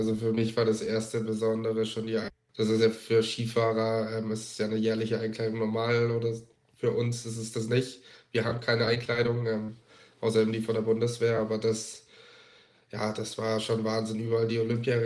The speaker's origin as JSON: {"language": "German", "region": "Southern Germany", "country": "Germany", "said": "Wir kommen alle aus dem Süden von Deutschland."}